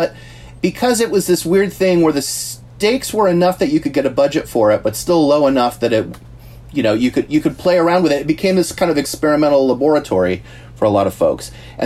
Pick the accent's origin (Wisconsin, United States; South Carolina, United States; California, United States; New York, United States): California, United States; I grew up in the Bay Area, and there's a very huge classic rock presence, or there was, at least in the 70s, on FM radio